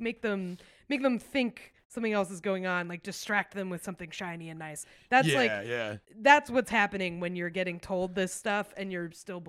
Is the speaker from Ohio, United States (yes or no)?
no; New Hampshire, United States; so I grew up in New Hampshire, which is very white, very very white